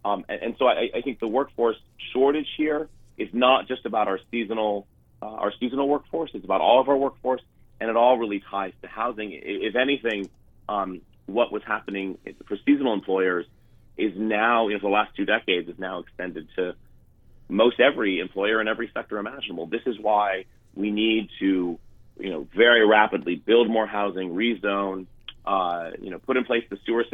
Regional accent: Truro, Massachusetts, United States; For someone like me to purchase a town, purchase a home in the town, my hometown of Truro, a household needs to make $400,000.

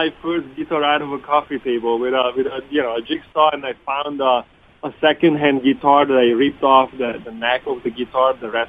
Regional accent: Hungary; now in United States; Yeah, I was born in Hungary. I grew up there. You know, I pretty much lived behind the Iron Curtain, straight up.

